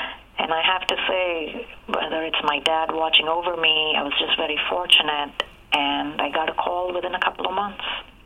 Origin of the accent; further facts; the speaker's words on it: India; moved away; growing up in India, the way I did, I spoke multiple languages. I'm multilingual. I can read and write several languages